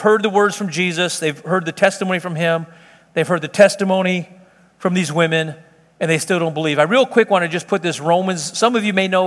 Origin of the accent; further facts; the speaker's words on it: Joliet, Illinois, United States; born there; I was born up in Joliet, Illinois. I got here as quick as I could.